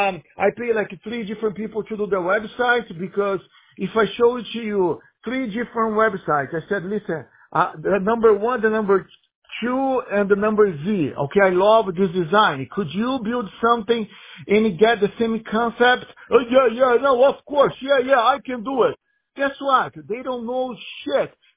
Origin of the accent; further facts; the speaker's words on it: United States; No, I'm an American citizen. I'm American, my brother.